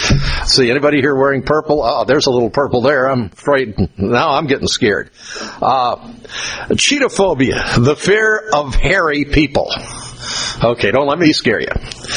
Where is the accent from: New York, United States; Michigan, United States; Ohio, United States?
New York, United States; I know once in a while you see them in Missouri, and I grew up in New York State, and about once a year they'd have a pretty good display that you could see.